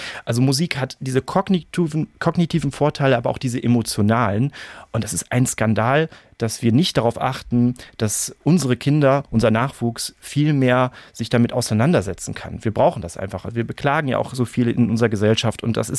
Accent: Germany; born there; Also ich wurde in Deutschland geboren, meine Eltern sind aber Spätaussiedler und deshalb bin ich mit der polnischen Variante des Liedes groß geworden.

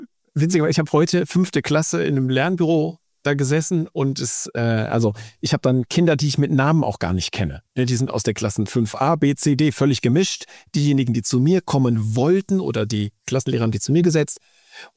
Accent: Siegen, North Rhine-Westphalia, Germany; wir sind hier, ich komme ja aus Siegen, wir haben hier so ganz viel Bergbau früher gehabt

